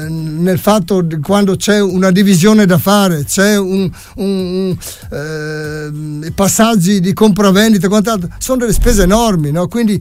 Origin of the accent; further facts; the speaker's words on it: Lauco, Friuli-Venezia Giulia, Italy; also born or lived in Vinaio; Io vengo proprio da Lauco e sono originario di Vinaio. E a Vinaio eravamo in 800 abitanti